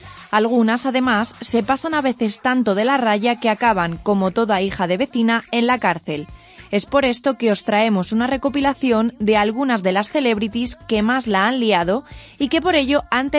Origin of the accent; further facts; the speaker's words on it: Spain; como los españoles somos mucho de culo veo, culo quiero